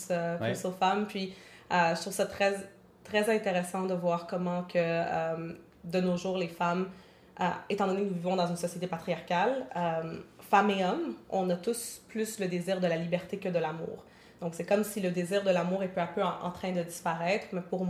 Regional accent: Montreal, Quebec, Canada; born there; Je suis née ici, à Montréal.

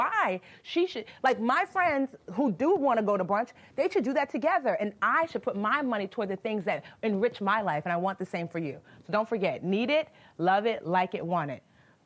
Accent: Nigeria; I'm Nigerian, so we have something called jollof rice.

